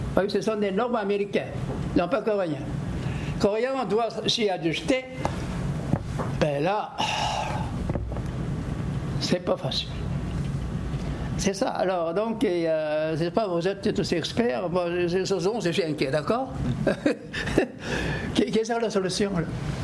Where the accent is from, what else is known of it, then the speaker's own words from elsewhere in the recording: Quebec, Canada; Je suis québécois d'origine coréenne, là.